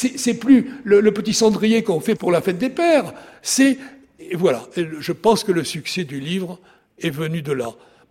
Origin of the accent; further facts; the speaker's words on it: Langon, Nouvelle-Aquitaine, France; born there; Je vivais à Paris. Moi, je suis né à Langon. J'ai passé ma jeunesse dans les pattes de grand-père en cuisine, mon père aussi.